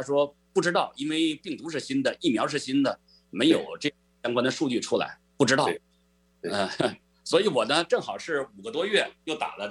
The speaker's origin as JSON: {"language": "Chinese", "country": "China", "lives_now": "United States", "said": "因为我是来自中国，现在居住在美国"}